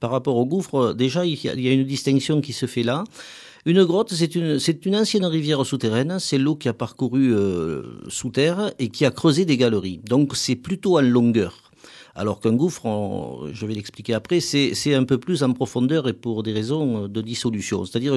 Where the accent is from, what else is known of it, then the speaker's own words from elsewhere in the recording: Occitanie, France; Quand j'étais très jeune, en 1973, donc là, ça remonte à quelques jours quand même, près de chez moi, dans le Gard, s'est aménagée la grotte de Trabuc